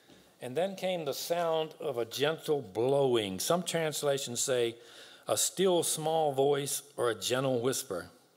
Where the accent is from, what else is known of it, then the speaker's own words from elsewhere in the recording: Gladys, United States; also born or lived in Wisconsin; I grew up in Gladys, where my parents moved when I was a baby. Been there all my life except for 2 years. We moved to Wisconsin, and I worked for a farmer out there.